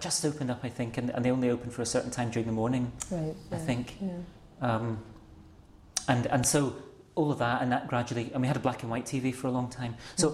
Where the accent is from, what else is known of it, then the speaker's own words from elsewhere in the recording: Glasgow, Scotland, United Kingdom; also born or lived in England; when we moved up from England, the voices in Glasgow are very different, you know. And so, you know, my elder siblings spoke in Yorkshire accents, of course, because they were teenagers and they'd already been, you know.